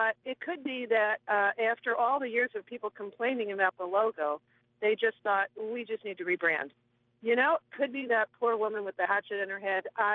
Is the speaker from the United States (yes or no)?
yes; Northampton, Massachusetts, United States; I'm from Northampton, Massachusetts.